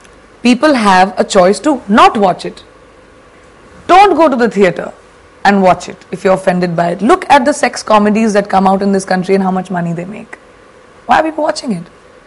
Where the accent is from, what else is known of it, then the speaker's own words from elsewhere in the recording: India; See, we come from the land of Kama Sutra. Okay, we come from Ajanta and Allura.